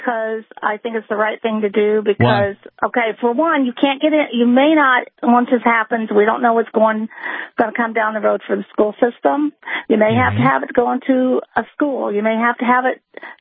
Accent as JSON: {"language": "English", "town": "Franklin", "region": "Indiana", "country": "United States", "said": "I'm from Franklin, Indiana, and she was talking about the license. We have to have those by 2020 in Indiana."}